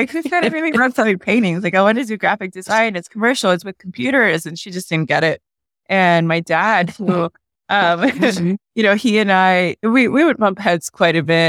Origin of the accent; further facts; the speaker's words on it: Miami, Florida, United States; first language Spanish; English is a second language; I grew up in Miami, Florida, in the 70s and 80s at a time when it was very, very much all Cubans in Miami.